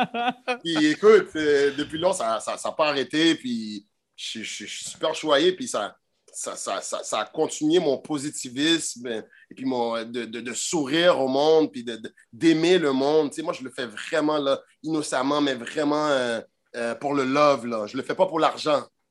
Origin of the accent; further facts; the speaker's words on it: Montreal, Quebec, Canada; Moi, je viens de Montréal, Rivière-des-Prairies.